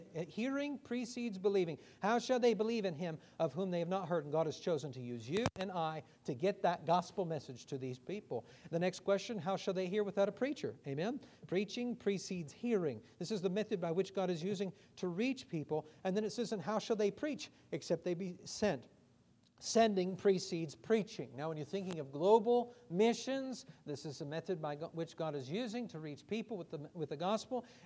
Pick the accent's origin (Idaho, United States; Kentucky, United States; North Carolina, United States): Idaho, United States; Friends, I'm from Idaho. I was born in southeastern Idaho. It wasn't until I was in my early 20s before I ever heard a clear presentation of the gospel. I was raised Catholic. I was raised in a community about 75% Mormon or LDS.